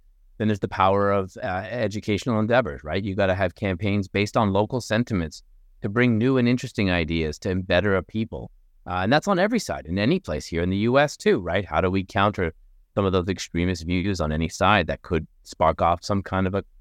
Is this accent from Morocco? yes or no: yes; Morocco; also born or lived in Spain / Canada; Sam and I grew up in Morocco, we lived in Spain, we've been in Canada, we've been all over the world.